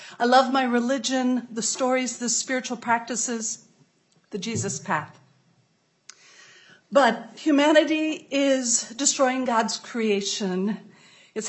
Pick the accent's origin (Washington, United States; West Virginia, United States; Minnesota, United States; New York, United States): Minnesota, United States; Moorhead; I am a Minnesotan through and through, baptized in Moorhead, part of every summer of my life spent in the North Woods, college in St. Paul.